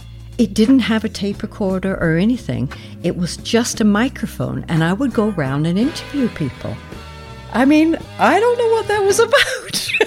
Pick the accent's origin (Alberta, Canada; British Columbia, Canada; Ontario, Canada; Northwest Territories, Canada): Ontario, Canada; Sutton West; I grew up in Canada. It was a tiny village called Sutton West. My dad was the local pharmacist. It was spread out. There were lots of farmers.